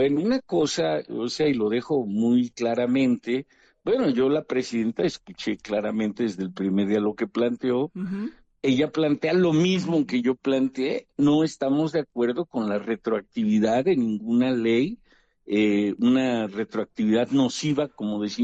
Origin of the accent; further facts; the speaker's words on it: Veracruz, Mexico; aunque soy de Veracruz, pero no soy de Catemaco